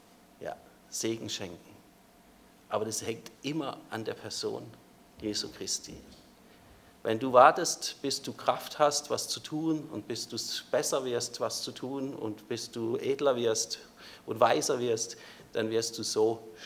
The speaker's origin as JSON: {"language": "German", "town": "Frankfurt", "region": "Hesse", "country": "Germany", "said": "Ich kriege keinen Sieg über Sünde, ich als Frankfurter nicht."}